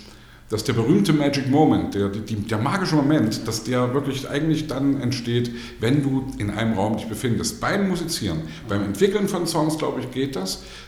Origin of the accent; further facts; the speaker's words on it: East Germany, Germany; Aber ich komme aus dem Osten, ich bin in der DDR groß geworden.